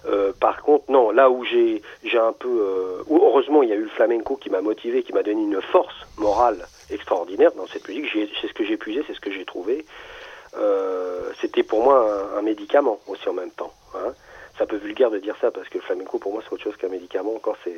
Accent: France; parce que j'habitais en France, je suis né en France

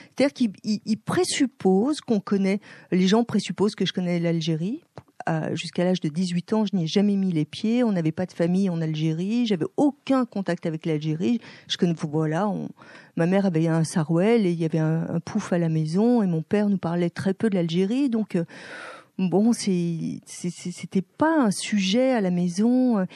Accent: France; moved away as an adult; also born or lived in Mozambique; il suffisait que je dise que je suis française, je parlais français, donc on me croyait.

